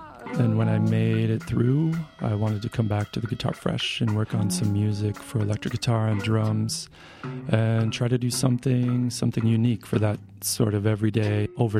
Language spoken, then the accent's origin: English; Price, Utah, United States; It's a song about how short life is, about growing up in Price, Utah, and in my school's playground right next door to the cemetery.